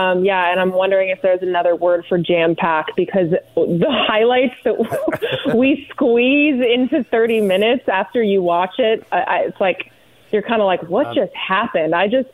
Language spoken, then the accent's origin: English; Boulder, Colorado, United States; also born or lived in Tampa, Florida; Well, I grew up in Boulder, Colorado. So what's interesting about that, though, is I was actually born in Tampa, Florida.